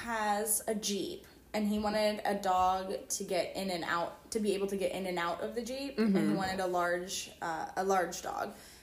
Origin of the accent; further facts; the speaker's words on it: Virginia, United States; now in Florida, United States; he is actually from Virginia, which we're from Virginia.